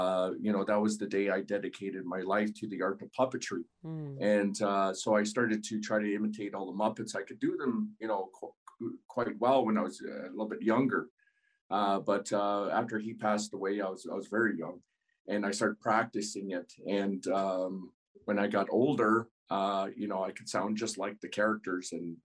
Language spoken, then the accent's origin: English; Alberta, Canada; I'm from the Sutina Reservation and also from the Blood Tribe. So I'm... you know, half Sutina and half Blackfoot.